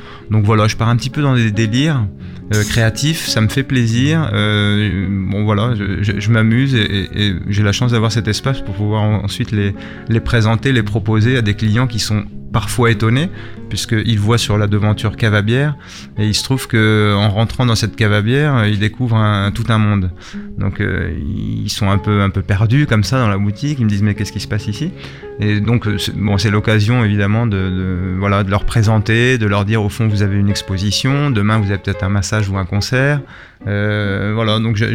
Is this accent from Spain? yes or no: yes; Madrid, Community of Madrid, Spain; also born or lived in Paris / Orléans; now in Le Havre, France; de Madrid, et mon père est belge de Namur. Ils se sont rencontrés en Irlande, et j'ai vécu 10 ans à Madrid, 10 ans à Paris, 6 ans à Orléans, et ça fait maintenant une dizaine d'années que je suis installé au Havre avec mes enfants.